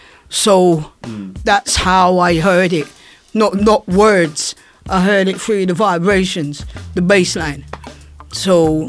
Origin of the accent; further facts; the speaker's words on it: London, United Kingdom; I grew up in Notting Hill. So I walk out to the side my front door and I'm outside the Notting Hill Carnival.